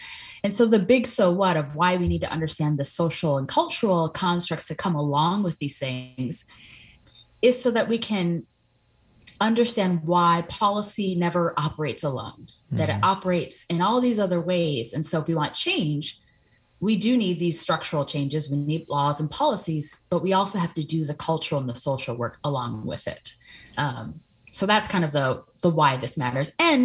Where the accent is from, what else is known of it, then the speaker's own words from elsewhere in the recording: Minnesota, United States; I talk a little bit in the intro about, you know, my experience as growing up around the Twin Cities.